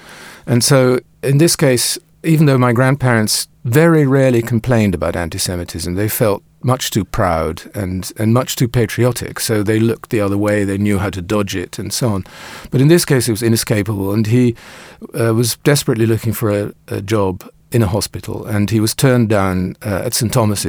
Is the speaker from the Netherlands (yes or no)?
yes; The Hague, South Holland, Netherlands; English is a second language; When I grew up in Holland, in The Hague, in the 50s and 60s, it was still relatively unusual to have parents from different cultures or different countries, as I did. My father was Dutch.